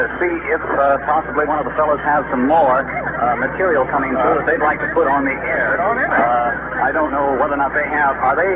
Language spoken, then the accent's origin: English; Texas, United States; now in Pittsburgh, United States; Well, as a Texan moved to Pittsburgh, we certainly wish you well in Texas.